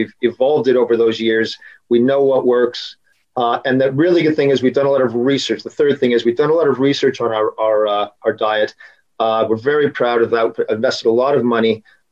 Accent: Canada; I'm Canadian.

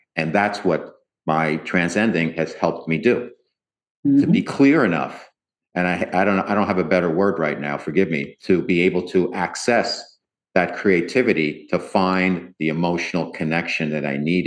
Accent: New York, United States; I have a pretty good, being a New Yorker, I have a pretty good BS detector

